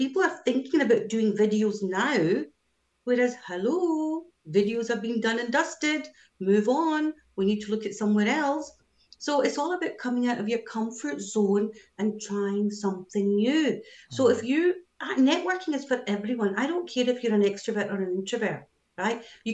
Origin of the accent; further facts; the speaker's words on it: Scotland, United Kingdom; Here, I'm from Scotland, as you can tell by my accent, right?